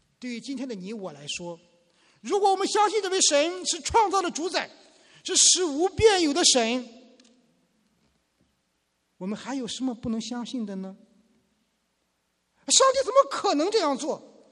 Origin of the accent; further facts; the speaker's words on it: China; 对我们每一个来自于中国大陆的在座的来说，像我一样